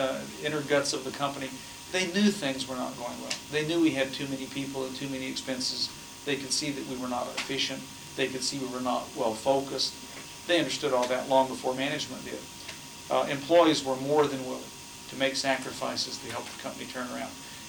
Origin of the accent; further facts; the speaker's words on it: Texas, United States; Now, I'm from Texas. Texas has kind of got a Wild West cachet.